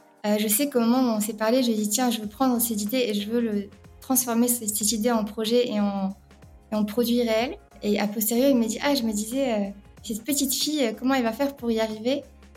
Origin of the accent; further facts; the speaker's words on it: Rabat, Rabat-Salé-Kénitra, Morocco; moved away as an adult; now in France; je vais remonter un peu plus loin, donc je suis née à Rabat au Maroc, où j'ai grandi jusqu'à mes classes préparatoires. Je suis arrivée en France en 2011